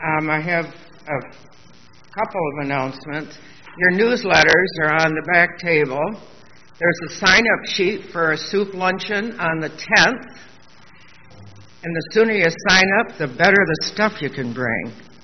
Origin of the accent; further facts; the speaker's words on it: Memphis, Tennessee, United States; This past week, I flew down to my hometown of Memphis, Tennessee, to attend the funeral of my very best friend from my school days in Memphis.